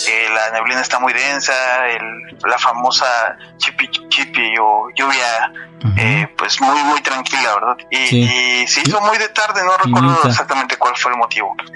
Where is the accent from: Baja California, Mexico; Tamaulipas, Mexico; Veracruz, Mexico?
Veracruz, Mexico; Orizaba; now in Monterrey, Mexico; Bueno, soy de Orizaba, Veracruz.